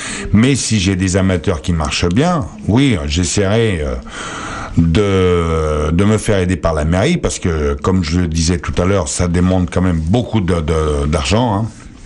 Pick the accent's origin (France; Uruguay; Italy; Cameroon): Italy; Enfin, il faut quand même que je dise que je suis italien